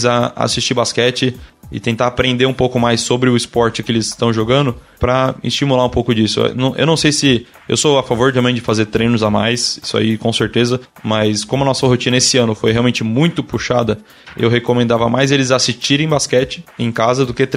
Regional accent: Criciúma, Santa Catarina, Brazil; Eu sou de Criciúma, sou natural de Sara, na real, né? Mas eu fui criado em Criciúma.

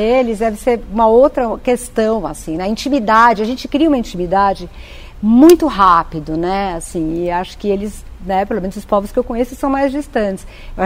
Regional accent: Brazil; E eu sou brasileira, mas eu jamais ficaria naquela fila para tomar aquele café.

